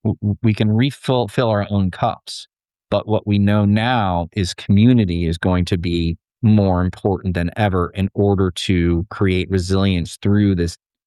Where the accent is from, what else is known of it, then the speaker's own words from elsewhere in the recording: Portland, Oregon, United States; I'm from Portland, Oregon.